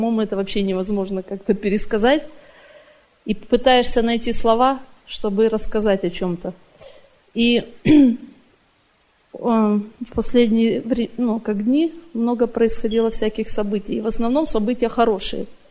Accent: Portland, Oregon, United States; я из Портленда.

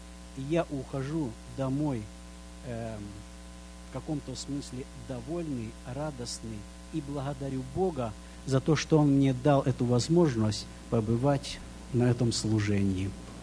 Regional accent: Sacramento, California, United States; я из Сакраменто.

